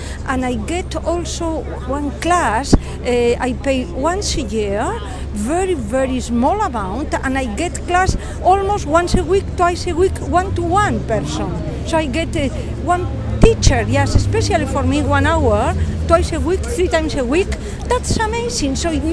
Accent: Madrid, Community of Madrid, Spain; English is a second language; I am from Spain, from Madrid, and I live here for 3 years.

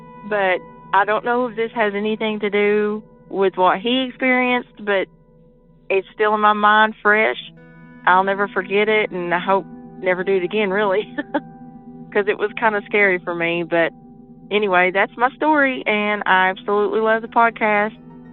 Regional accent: Virginia, United States; Hello, Derek. … I'm from Virginia.

